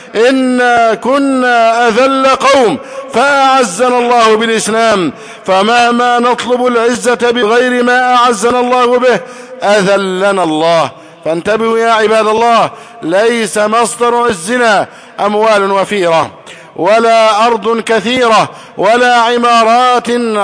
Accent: Egypt; بلدنا مصر

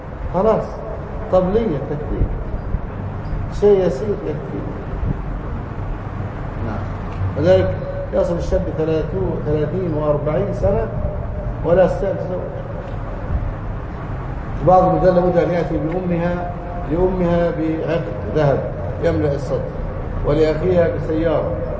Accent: Egypt; عندنا في مصر يقول يعني قاعد على الحديدة

